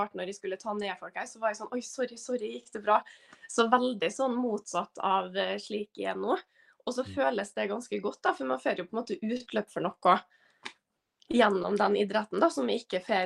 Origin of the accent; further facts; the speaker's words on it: Trondheim, Trøndelag, Norway; Når jeg gikk kamp her hjemme i Trondheim